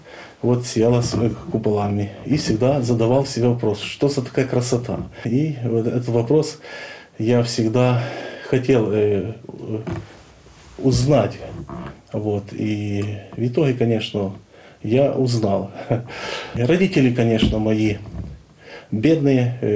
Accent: Ukraine; born there; Родился я сейчас уже как бы наша заграница, это Украина

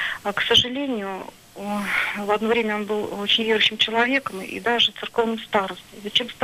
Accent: Moscow Oblast, Russia; Я из Подмосковья.

